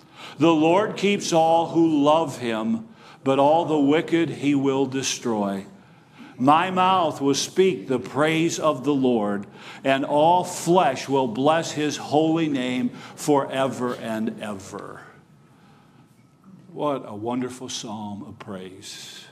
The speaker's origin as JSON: {"language": "English", "region": "Michigan", "country": "United States", "tie": "born or raised there", "said": "I grew up in West Michigan, which is probably the blueberry capital of the nation, if not the world."}